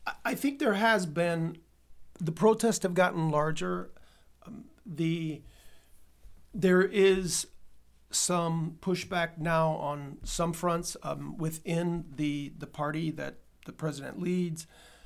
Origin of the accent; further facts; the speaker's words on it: United States; I grew up in the United States where, you know, you don't always like your librarians